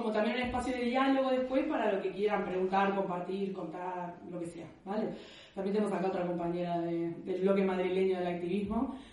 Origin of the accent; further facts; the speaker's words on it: Uruguay; now in Canary Islands, Spain; por acento se dan cuenta, soy sudaca, ¿no? Soy uruguaya. Vivo en Canarias, estoy de visita